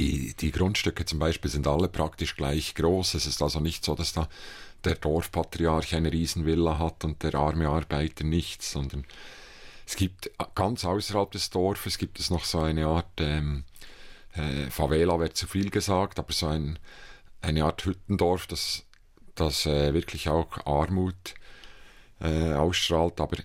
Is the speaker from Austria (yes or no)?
no; Switzerland; was für mich als Schweizer ein bisschen ungewohnt war